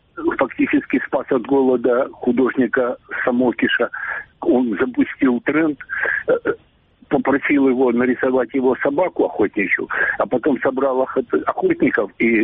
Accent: Crimea, Ukraine; Я коренной крымчанин, и поэтому я буду сейчас говорить в двух ипостасях, как человек, который вырос в Крыму не в одном поколении, и как историк.

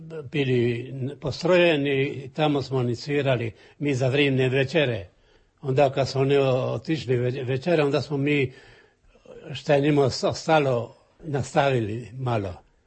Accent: Stari Grad, Split-Dalmatia County, Croatia; Rođen sam u Starome gradu je do 23.1908. I onda sam do 19 godina se bavio poljoprivredom, išao u polje, radio.

